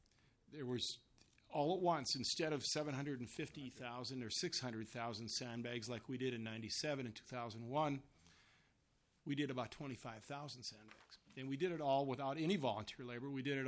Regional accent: Granite Falls, Minnesota, United States; I'm from Granite Falls. I'm the mayor of Granite Falls.

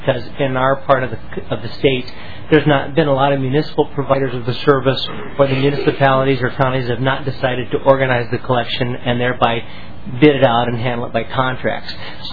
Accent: Willmar, Minnesota, United States; from Wilmer, Minnesota. We are in a smaller area of the state, more of a rural area, smaller communities.

